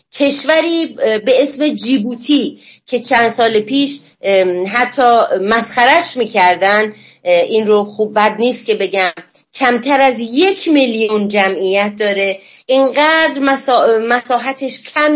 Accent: Iran; از خودم به عنوان یک ایرانی توقعی دارم، از کشورم توقعی دارم

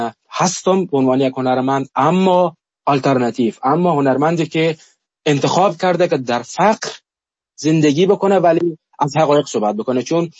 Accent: Afghanistan; born there; در جغرافیای به نام افغانستان متولد شدم که الان 40 ساله در کشور جنگ هست. در جنگ کودکی کردم، در مهاجرت، در فقر، در جنگ نوجوان شدم، در جنگ جوان شدم و در جنگ زندگی کردم

